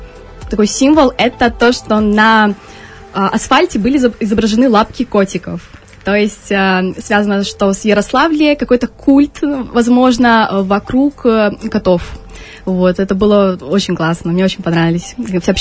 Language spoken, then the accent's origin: Russian; Dobrush, Gomel Region, Belarus; которую не встретишь в моем родном городке Добруше